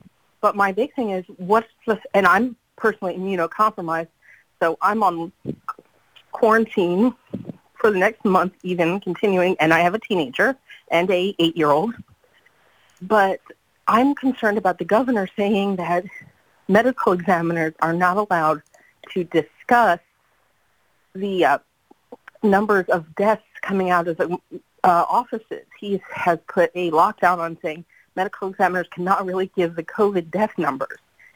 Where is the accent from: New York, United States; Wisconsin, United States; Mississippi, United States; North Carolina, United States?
New York, United States; I'm originally from New York.